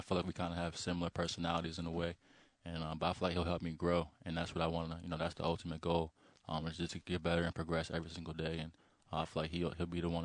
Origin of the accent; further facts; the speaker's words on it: Norristown, Pennsylvania, United States; I'm actually from Norristown, Pennsylvania.